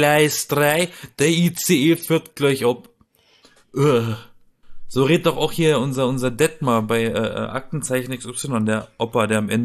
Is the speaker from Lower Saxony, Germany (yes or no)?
no; Baden-Baden, Baden-Württemberg, Germany; ich komme aus Baden-Baden, da stehen halt die Bentleys und die Lamborghinis vor der Einfahrt.